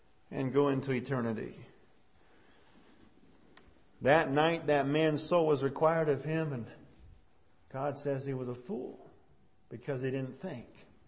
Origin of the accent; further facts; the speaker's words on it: Idaho, United States; because we're from Idaho, right?